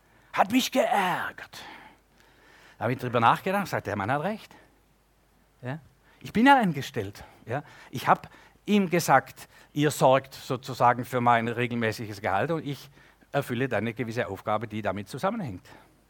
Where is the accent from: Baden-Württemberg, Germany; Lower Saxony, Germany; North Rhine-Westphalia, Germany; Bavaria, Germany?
Baden-Württemberg, Germany; ich bin Schwabe, ja, das ist wichtig